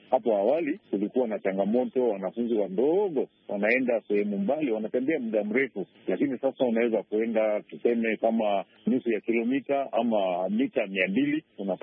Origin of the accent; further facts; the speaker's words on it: Sarbo, Kenya; Natoka Sarbo, Kenya. Mimi mwenyewe ni mwalimu.